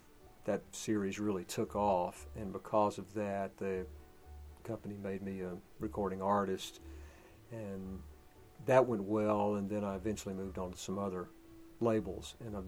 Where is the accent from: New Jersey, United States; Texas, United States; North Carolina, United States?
North Carolina, United States; Burlington; Originally from Burlington, North Carolina. Went to school at Appalachian State University in Boone, North Carolina.